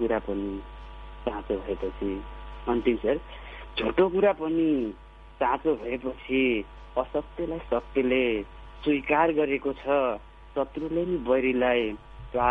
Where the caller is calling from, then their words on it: Banasthali, Bagmati, Nepal; हजुर, म वनस्थलीदेखि